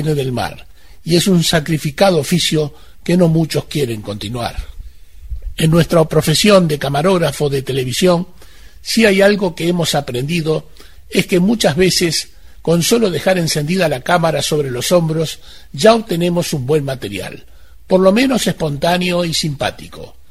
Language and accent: Spanish; Uruguay; Somos de Uruguay, ya éramos como de la familia.